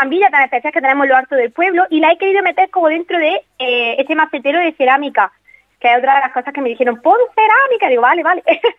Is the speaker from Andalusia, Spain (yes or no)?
yes; Granada, Andalusia, Spain; porque yo soy de Granada, ¿no?